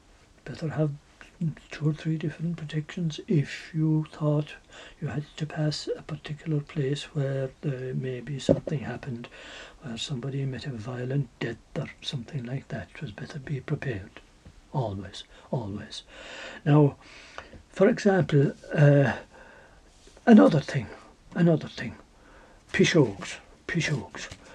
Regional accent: Ireland; as we're all Irish, say hello in a very friendly manner to them

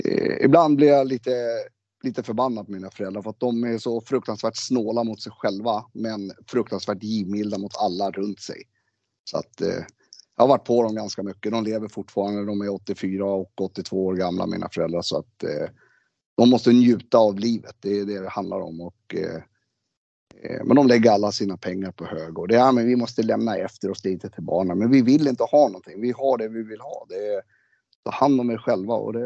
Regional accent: Sweden; born there; Jag är född i Sverige. Så är det, och det är, jag har ju två sidor. Jag har ju en svensk sida och jag har en palestinsk sida.

